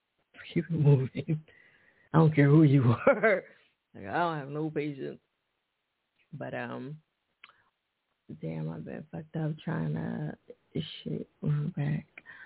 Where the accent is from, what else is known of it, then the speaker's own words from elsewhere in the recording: New Jersey, United States; now in Philadelphia, United States; You know, that's my home state, so, you know, even though I live in Philly